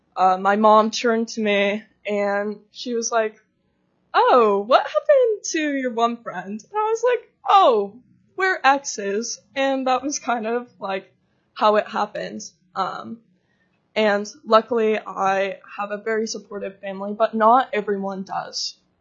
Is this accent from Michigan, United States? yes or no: no; Alaska, United States; now in Anchorage, United States; I live in Anchorage, and I'm a junior at Stellar Secondary. I'm originally from Bristol Bay. As a queer Indigenous youth